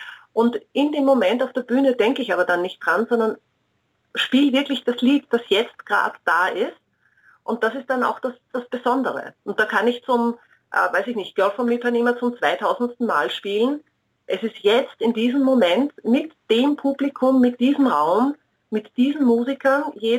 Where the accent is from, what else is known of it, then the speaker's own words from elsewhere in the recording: Upper Austria, Austria; born there; Ich bin gebürtige Oberösterreicherin.